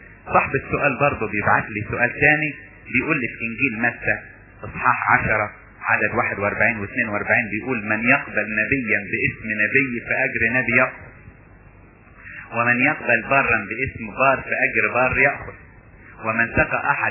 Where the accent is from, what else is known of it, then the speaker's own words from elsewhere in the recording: Upper Egypt, Egypt; ولذلك حتى عندنا في الصعيد ده اللي بقوله يخبط على الباب ويقول لك على اسم المسيح.